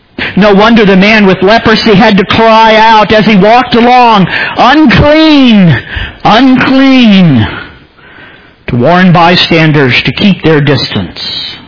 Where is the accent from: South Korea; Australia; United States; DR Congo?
DR Congo; On the mission station that I grew up in the Congo, we had a leper colony.